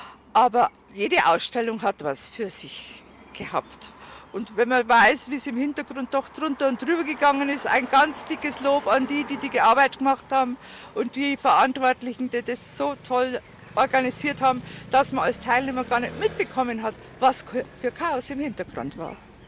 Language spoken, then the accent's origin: German; Bavaria, Germany; Also ich bin aus der Oberpfalz, da geht das alles schneller.